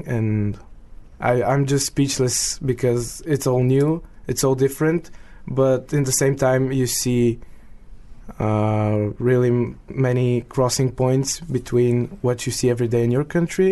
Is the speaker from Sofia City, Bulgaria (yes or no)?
yes; Sofia, Sofia City, Bulgaria; English is a second language; First of all, I'm from Bulgaria, from Sofia